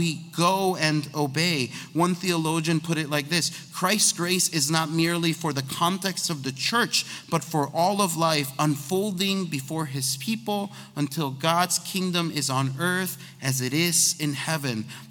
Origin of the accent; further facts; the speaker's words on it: Chicago, Illinois, United States; Because we grew up in Chicago. So what's going on in Chicago in January? It's cold and there's a bunch of snow everywhere.